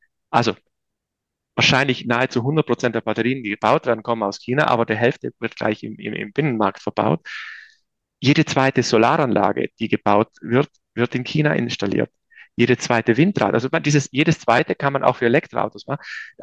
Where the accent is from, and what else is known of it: Trentino-Alto Adige, Italy; now in Munich, Germany